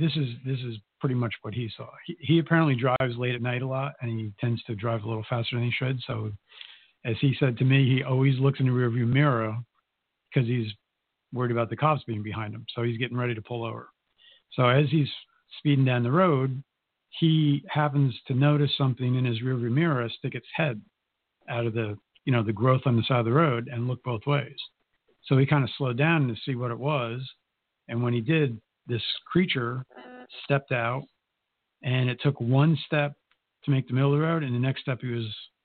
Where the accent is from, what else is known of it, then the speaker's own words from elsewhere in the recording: Budd Lake, New Jersey, United States; That's why I grew up in Bud Lake.